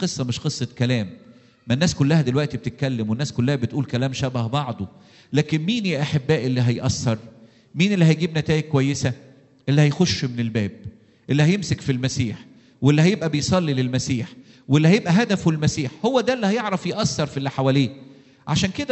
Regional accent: Egypt; رغم الضغوط اللي عندنا في مصر وانتم عارفين وجايين من مصر وفاهمين

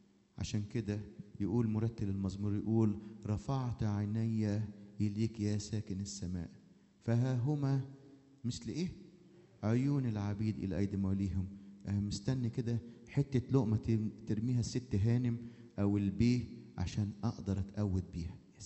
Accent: Egypt; كانت التراديشن زي بالظبط ما عندنا في مصر تراديشنز

